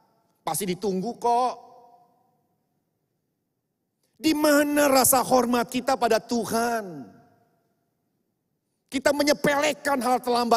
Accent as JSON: {"language": "Indonesian", "town": "Bandung", "region": "West Java", "country": "Indonesia", "said": "Saya orang Bandung, istri saya orang Bandung."}